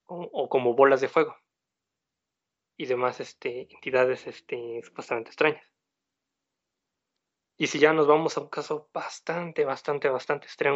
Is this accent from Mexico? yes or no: yes; Mexico; El mexicano, o como mexicanos, vamos a seguir en esta misma tónica.